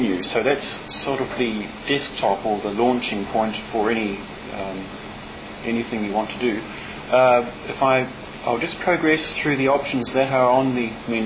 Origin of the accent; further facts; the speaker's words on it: Auckland, New Zealand; I'm from Auckland, New Zealand.